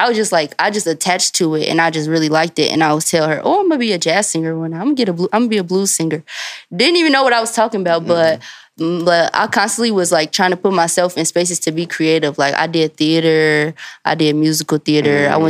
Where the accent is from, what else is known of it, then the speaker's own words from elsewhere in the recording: Chicago, Illinois, United States; I'm from Chicago, so seeing other artists, like, do their thing as far as, like